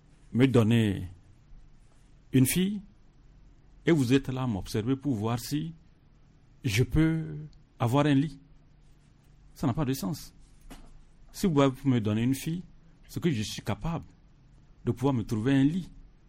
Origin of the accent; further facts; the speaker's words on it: Togo; nous sommes des Togolais.